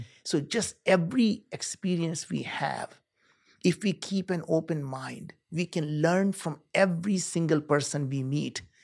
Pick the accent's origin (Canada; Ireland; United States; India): India; as you know, I grew up in India. We were very poor.